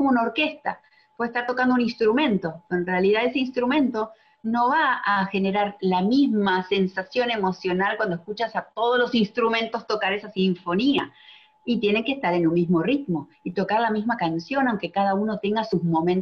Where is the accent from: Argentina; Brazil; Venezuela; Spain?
Argentina; now in Miami, United States; Soy de Argentina, pero vivo en Miami hace 17 años